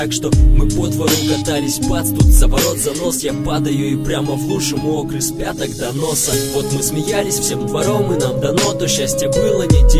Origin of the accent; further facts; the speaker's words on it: Kirov, Kaluga Oblast, Russia; не забуду область Калужская, мой родной город Киров